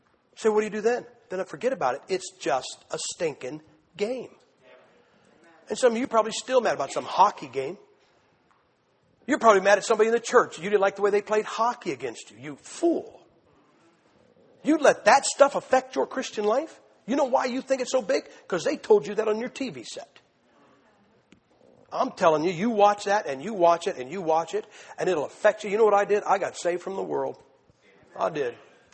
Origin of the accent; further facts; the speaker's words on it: Ohio, United States; I'm from Ohio State. I'm from Ohio.